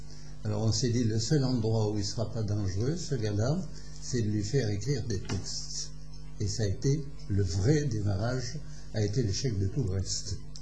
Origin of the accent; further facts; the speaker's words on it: Brittany, France; moved away; Alors, ma vie, je suis breton, exilé dans le sud, mais je me demande si je suis pas plutôt l'inverse, exactement l'inverse.